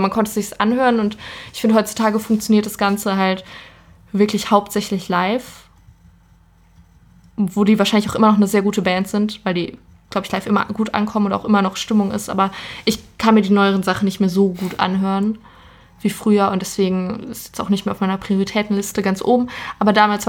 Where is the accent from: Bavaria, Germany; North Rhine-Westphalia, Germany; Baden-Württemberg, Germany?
North Rhine-Westphalia, Germany; ich komme aus dem Ruhrgebiet